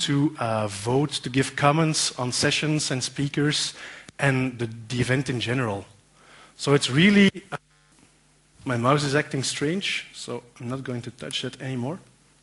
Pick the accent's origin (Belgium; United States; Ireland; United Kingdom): Belgium; Antwerp, Flanders; I'm from Antwerp, so it's actually pretty nice to speak at this venue because I can get here in like 7 minutes.